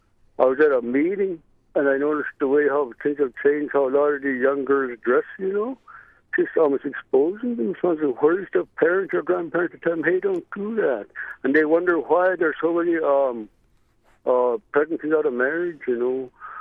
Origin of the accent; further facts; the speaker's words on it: Alaska, United States; Yeah, I'm from the Kuskokwim of Part Yupik